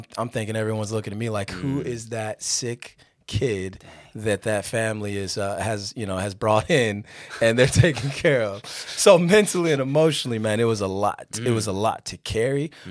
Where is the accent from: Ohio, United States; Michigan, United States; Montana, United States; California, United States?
California, United States; Los Angeles; born there; We were all over the place. So I was born in Los Angeles.